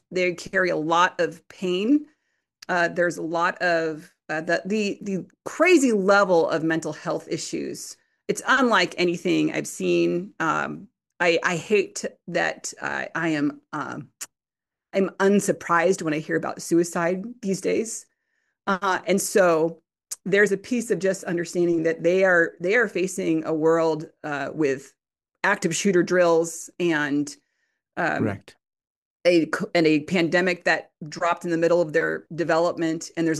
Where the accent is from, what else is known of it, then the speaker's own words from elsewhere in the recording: United States; as an American, I was so quick to raise my hand